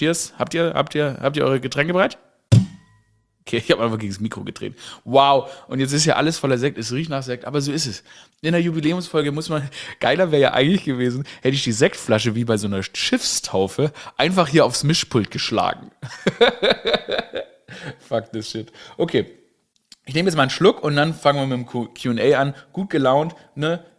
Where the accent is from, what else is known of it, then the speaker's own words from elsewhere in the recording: Stuttgart, Baden-Württemberg, Germany; ich bin ja in Stuttgart aufgewachsen